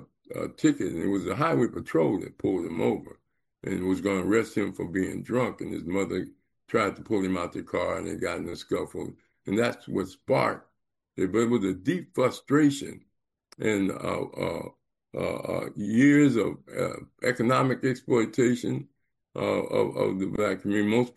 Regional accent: Los Angeles, California, United States; That's why people say I'm from Los Angeles, South Central L.A. or South, but it's all L.A.

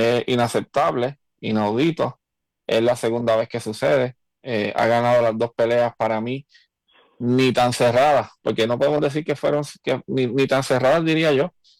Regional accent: Puerto Rico; Como no solamente como puertorriqueños, sino como especialmente como fanáticos del boxeo

